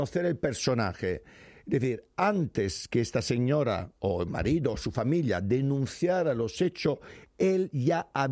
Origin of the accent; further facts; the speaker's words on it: Spain; como españoles, sí, como una señora de España, desde hace 300 años como yo.